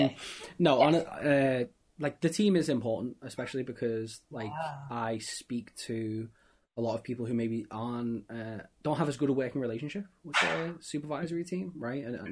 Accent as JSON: {"language": "English", "town": "Liverpool", "region": "North West England", "country": "United Kingdom", "said": "I'm from Liverpool, so big soccer football."}